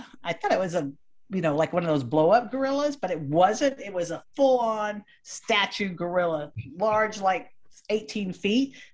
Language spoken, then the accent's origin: English; Pilot Point, Texas, United States; I grew up in Pilot Point. I never saw there was a gorilla.